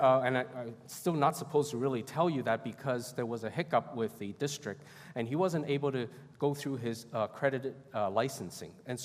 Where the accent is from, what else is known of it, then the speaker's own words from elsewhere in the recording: Hong Kong; I grew up in Hong Kong, you couldn't drink tap water.